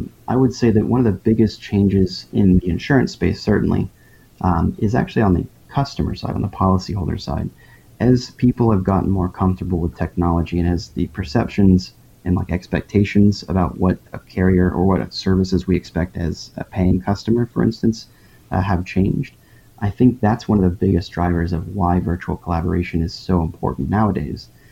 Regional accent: Houston, Texas, United States; I grew up in Houston, and so obviously Houston was kind of like the right smack in the middle of where those storms hit.

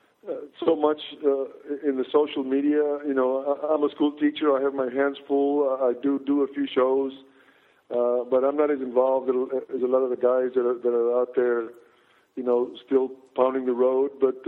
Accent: Texas, United States; But, I came from Texas. I like the seasons

